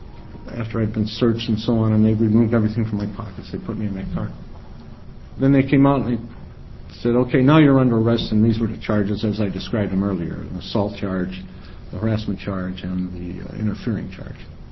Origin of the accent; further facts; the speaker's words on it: United States; I'm from Washington County, and I'm here in opposition to 2356.